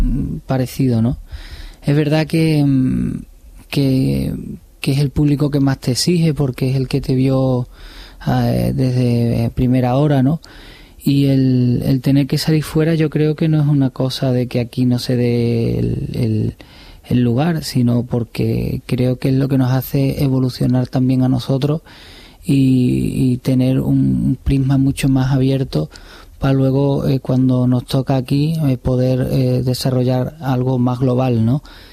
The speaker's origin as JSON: {"language": "Spanish", "region": "Extremadura", "country": "Spain", "said": "yo me siento a gusto, yo me siento cómodo en mi tierra y reconocido"}